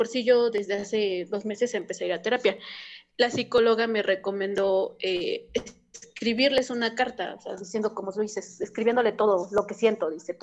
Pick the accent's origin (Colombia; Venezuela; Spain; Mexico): Mexico; Yo soy de México